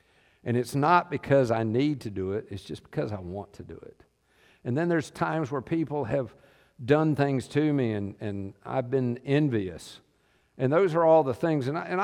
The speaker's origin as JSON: {"language": "English", "region": "the South", "country": "United States", "tie": "born or raised there", "said": "I grew up in the South, and if somebody wanted to pick a fight, I was ready."}